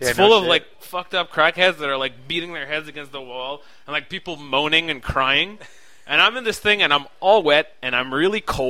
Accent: Saguenay, Quebec, Canada; I grew up in Saguenay, which was really French, so we didn't have a lot of English books. I spoke English

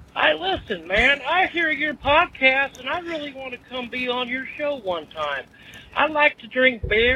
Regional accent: Oildale, California, United States; I'm from Oildale, California.

